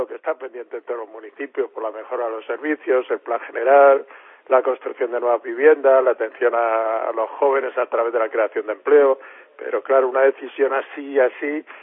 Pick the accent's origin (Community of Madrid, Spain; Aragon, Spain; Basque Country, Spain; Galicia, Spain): Community of Madrid, Spain; Leganés; born there; Pues yo soy nacido en Leganés.